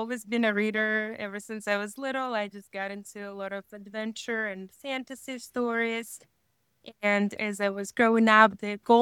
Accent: Russia; Growing up in Russia, actually, it's a very rich in history and culture country.

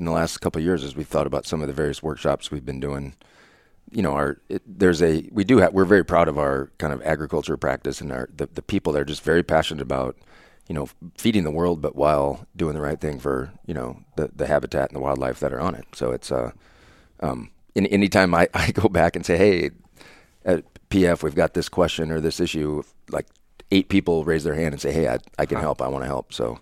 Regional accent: Iowa, United States; So I grew up in Northwest Iowa, the Lake Okoboji area.

